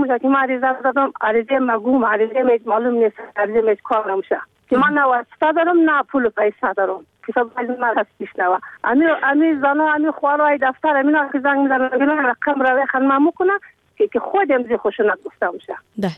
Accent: Uruzgan, Afghanistan; ما هم یک زنی افغانم ما هم افغانستانم ما هم افغانم

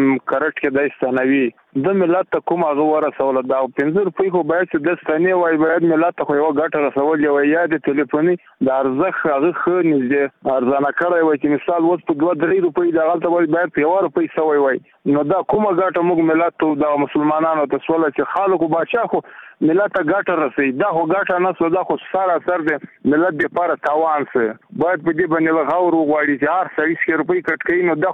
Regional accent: Ghazni, Afghanistan; د غزنی ولایت یم. کور د لوړګي نه تاسو سره په تماس کې یم.

